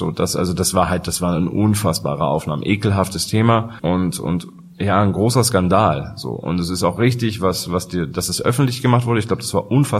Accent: Hamburg, Germany; weil ich komme ja aus Hamburg

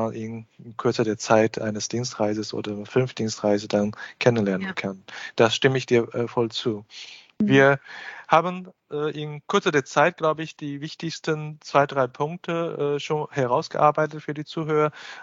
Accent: Shanghai, China; German is a second language; now in Germany; Ich komme ja aus Shanghai.

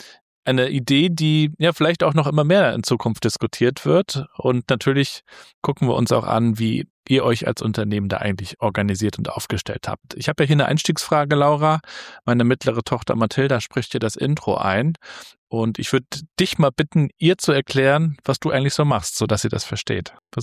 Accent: Warnemünde, Mecklenburg-Vorpommern, Germany; Nicht aus Rostock, wenn man jetzt ganz streng bei der Sache ist. Ne? Ich bin ja in Warnemünde groß geworden. Es ist ja eigentlich ein Stadtteil von Rostock

